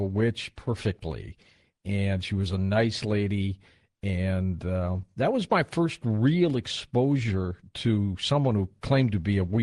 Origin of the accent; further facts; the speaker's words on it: Detroit, Michigan, United States; I remember growing up in Detroit